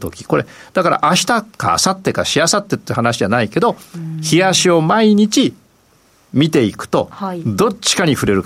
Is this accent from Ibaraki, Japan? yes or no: yes; Ibaraki, Japan; 私は茨城の出身なんですけども